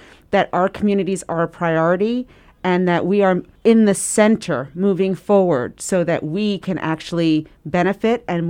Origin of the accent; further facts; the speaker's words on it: Brooklyn, New York, United States; the youngest daughter of … two Puerto Ricans. I'm a Black Latina. I was born and raised in Bed-Stuy, first generation to go to college, and I am a single mom who's raised my children here in Bed-Stuy, Brooklyn.